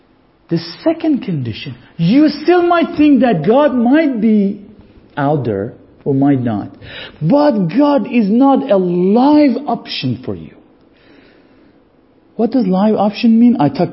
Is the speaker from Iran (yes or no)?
yes; Iran; English is a second language; I come from Iran. So 1979, for us Iranian, means a lot.